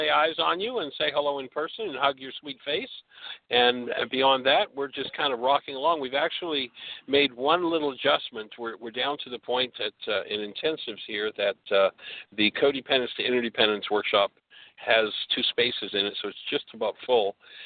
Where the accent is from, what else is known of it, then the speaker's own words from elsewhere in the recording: Canada; now in United States; even though I was brought up in Canada and here you are in the States.